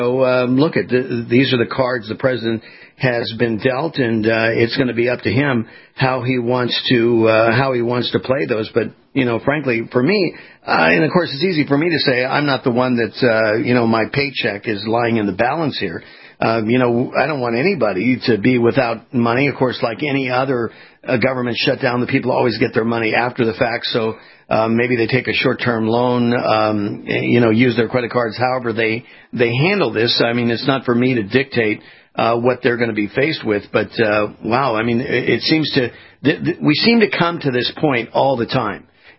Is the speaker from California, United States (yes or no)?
yes; California, United States; moved away; I mean, I was from California, Justin. I moved out of there 4 years ago and lived in Huntington Beach, which was a very red state area where Dana Rohrabacher was.